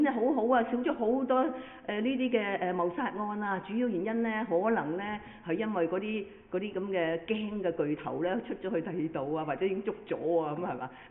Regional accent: China; 我哋中國人啦，舊歷新年啦。

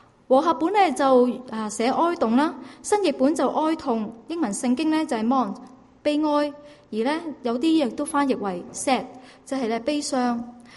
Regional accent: Hong Kong; born there; first language Cantonese; 我喺香港出世嘅，咁所以咧广东话系我第一嘅语言。不过咧，因为我未入神学院之前咧，咁我系喺一间即系公司度做，咁个老板系台湾人，所以咧我系喺多听多讲嘅情况下咧学习国语嘅。

